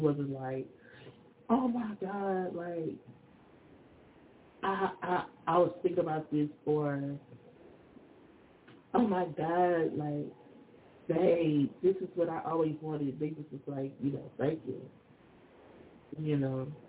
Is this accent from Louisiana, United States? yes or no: yes; Louisiana, United States; moved away as an adult; One thing about it is I was raised in Louisiana until I left at the age of 37.